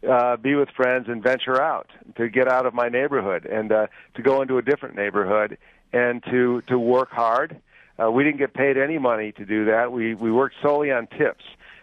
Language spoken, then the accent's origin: English; Inkster, Michigan, United States; My mom and dad raised nine kids, five girls and four boys. And we grew up in Inkster, Michigan, in a little home that was about 1,300 square feet.